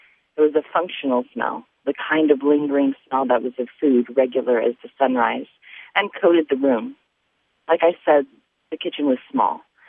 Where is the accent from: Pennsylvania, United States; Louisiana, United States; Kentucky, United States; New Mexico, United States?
New Mexico, United States; Albuquerque; now in Fresno, United States; And it's about growing up in Albuquerque, New Mexico, and also growing up in Fresno, California, where I am now, and the connection between the two and the landscape and the people.